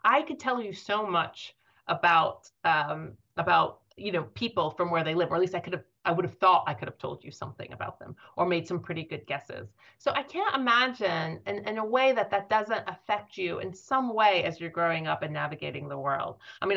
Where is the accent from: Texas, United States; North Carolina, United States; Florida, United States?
North Carolina, United States; Chapel Hill; moved away as an adult; Now, I can totally do this with my hometown of Chapel Hill, North Carolina, at least frozen in time in my mind from when I was 18. I haven't lived there in quite a long time